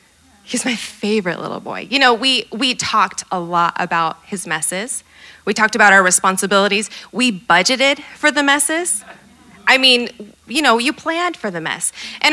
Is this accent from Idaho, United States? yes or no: yes; Boise, Idaho, United States; I grew up in Boise, so that's why there's no cheers in here.